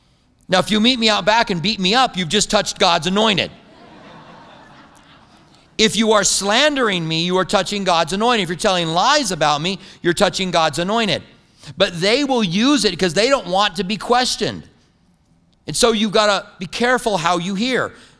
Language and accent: English; Clinton, Iowa, United States; born there; I was born in Clinton, Iowa. I never worked a farm, but I went on vacation on farms.